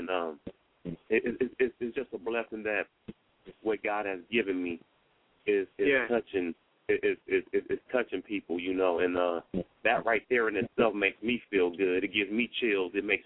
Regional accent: Los Angeles, California, United States; I'm born and raised in Watts, in the Watts area, South Central LA area.

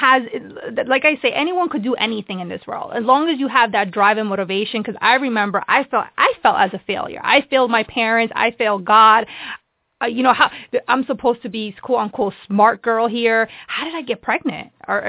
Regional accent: New Jersey, United States; Like, I was from New Jersey

